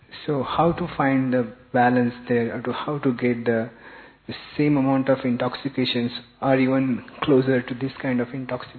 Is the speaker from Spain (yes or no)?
no; Canada; I'm coming from Canada.